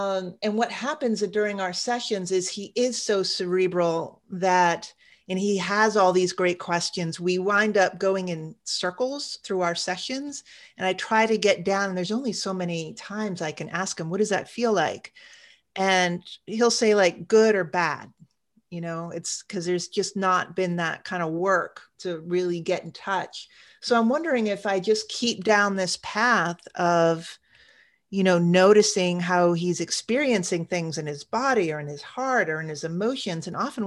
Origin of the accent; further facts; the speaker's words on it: United States; because as an American, it's very much like, well, what do you want to do?